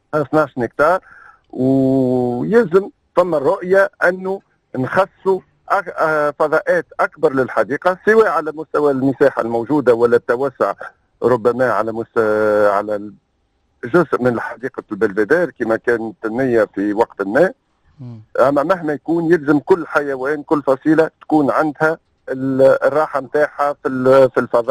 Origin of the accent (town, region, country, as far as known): Tunisia